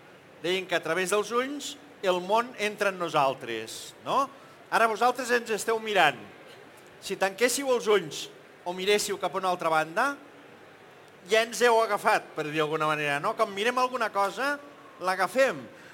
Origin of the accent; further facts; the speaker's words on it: La Seu d'Urgell, Catalonia, Spain; jo sóc de la Seu, passa a la Seu